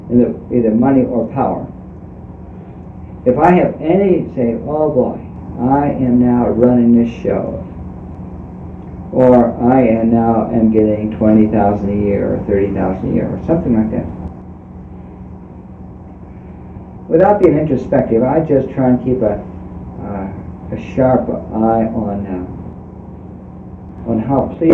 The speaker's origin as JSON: {"language": "English", "town": "Omaha", "region": "Nebraska", "country": "United States", "said": "I came from Omaha, and Omaha is obviously the best town in the country."}